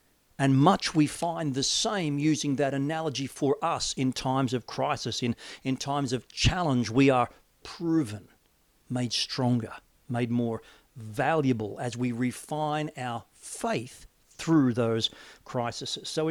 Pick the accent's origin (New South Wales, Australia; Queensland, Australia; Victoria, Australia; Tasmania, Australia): New South Wales, Australia; Wollongong; When I was young, I grew up in Wollongong, the steel city.